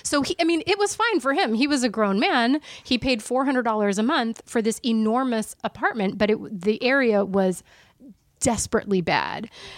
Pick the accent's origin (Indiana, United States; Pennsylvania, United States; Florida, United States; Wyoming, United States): Pennsylvania, United States; Philadelphia; No, we're from the Philadelphia area, the main line of Philadelphia.